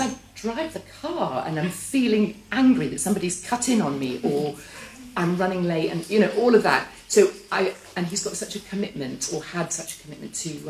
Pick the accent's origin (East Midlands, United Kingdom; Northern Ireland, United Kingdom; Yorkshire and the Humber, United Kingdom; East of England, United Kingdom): Yorkshire and the Humber, United Kingdom; I come from Yorkshire, which is God's great county. And my favourite place in the whole world. Anyway, you wouldn't find that out from my accent, so that's why I put that out there. I'm from Yorkshire.